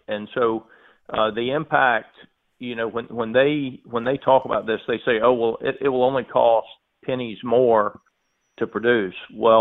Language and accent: English; the South, United States; I'm just from the South. I mean, I'm from the farm.